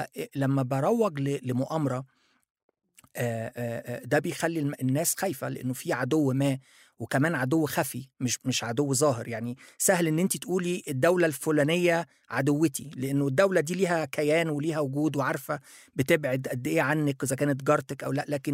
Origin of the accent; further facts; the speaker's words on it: Egypt; also born or lived in Japan; وده أنا عشت في اليابان فترة طويلة، لقيته في اليابان، في أمريكا موجود، أنا مصري موجود في مصر طبعا.